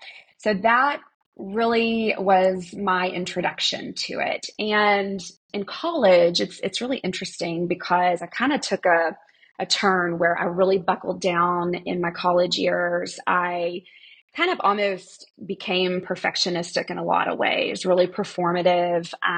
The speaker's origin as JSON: {"language": "English", "town": "Houston", "region": "Texas", "country": "United States", "tie": "born there", "said": "I was born in Houston, Texas, in the late 70s to really young parents."}